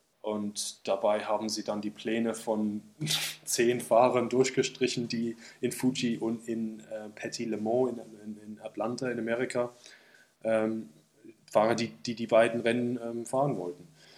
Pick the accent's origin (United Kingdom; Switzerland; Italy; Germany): United Kingdom; England; aus persönlichen Erfahrungen als Engländer